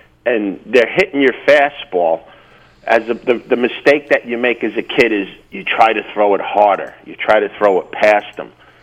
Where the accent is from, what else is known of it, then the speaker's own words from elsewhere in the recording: Jersey City, New Jersey, United States; I grew up with in Jersey City.